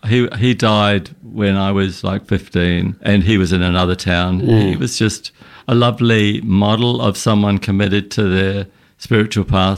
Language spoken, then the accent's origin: English; New Zealand; also born or lived in United States; now in Sydney, Australia; that I'm from New Zealand. I moved to Sydney and dropped my religious background, even though my grandfather had been a rabbi.